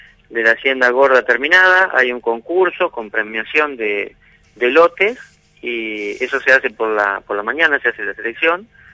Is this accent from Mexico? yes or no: no; General Ramírez, Entre Ríos, Argentina; now in Basavilbaso, Argentina; No, yo soy de General Ramírez.